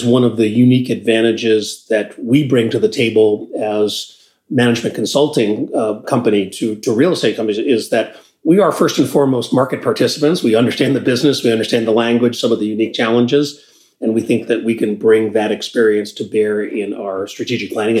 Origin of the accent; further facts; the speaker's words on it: Boston, Massachusetts, United States; also born or lived in Providence, United States; I grew up outside of Boston and I was in private schools in the Boston area. I went to Brown University down in Providence, Rhode Island. So decidedly a New Englander.